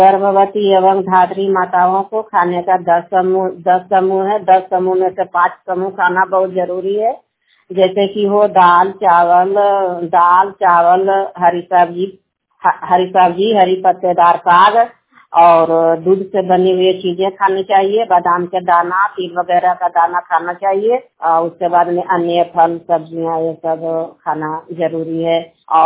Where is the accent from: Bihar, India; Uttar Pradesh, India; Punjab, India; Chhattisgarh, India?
Bihar, India; Nanaura; मैं ग्राम पंचायत ननौरा के रहने वाली हूँ। मेरा प्रखंड नारदीगंज है, जिला नवादा है।